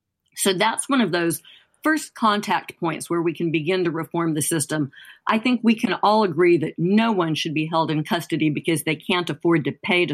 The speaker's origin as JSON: {"language": "English", "region": "Alabama", "country": "United States", "tie": "born or raised there", "said": "That was important both in Alabama, my home state, where we launched an investigation into the state's prisons"}